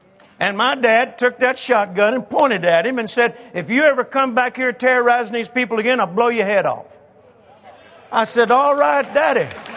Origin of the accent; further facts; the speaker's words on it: Mississippi, United States; See, I grew up in the 50s, and I was born in Mississippi, one of the most racist states in the nation. When I was born, 1946, and growing up there in the early the 40s and early 50s